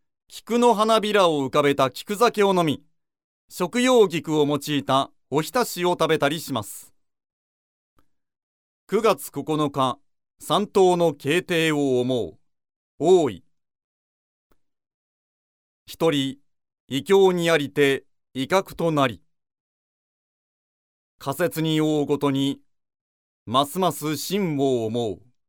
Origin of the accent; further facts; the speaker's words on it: Nagasaki, Japan; 私はですね、子供の頃、長崎に住んでいたんですよ。